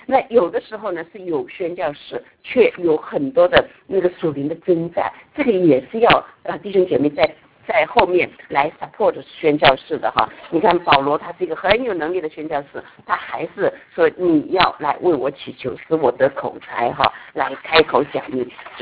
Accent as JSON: {"language": "Chinese", "country": "China", "said": "我自己觉得我们是中国人哈"}